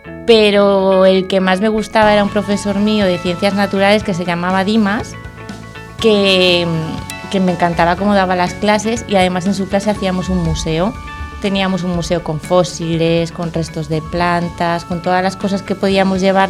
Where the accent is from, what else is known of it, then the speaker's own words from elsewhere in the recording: Madrid, Community of Madrid, Spain; born there; Pues yo nací en 1979. Y nací en Madrid, en el barrio de La Latina. No tengo pueblo.